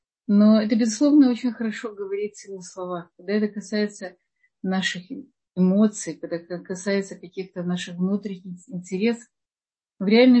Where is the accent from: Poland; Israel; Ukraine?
Ukraine; Odesa, Odesa Oblast; Я из Одессы, мы уже с Кишинева.